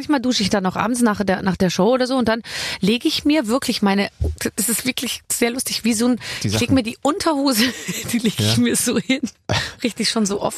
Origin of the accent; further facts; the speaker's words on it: Tyrol, Austria; Bei uns in Tirol.